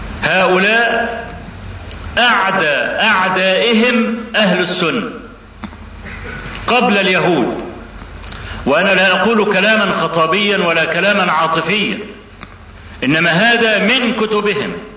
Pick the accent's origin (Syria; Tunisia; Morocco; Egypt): Egypt; هنا عندنا في مصر